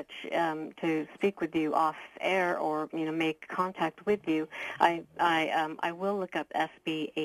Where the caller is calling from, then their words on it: Santa Rosa, California, United States; I'm calling from Santa Rosa